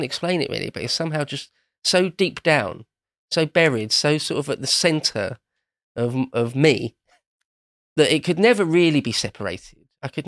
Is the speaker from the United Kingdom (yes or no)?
yes; England, United Kingdom; Speaking as an Englishman